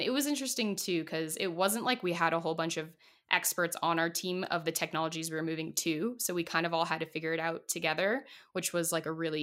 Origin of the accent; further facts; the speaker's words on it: Boulder, Colorado, United States; But I'm from Boulder originally in Colorado, and I went to school in California, and I really wanted to come home.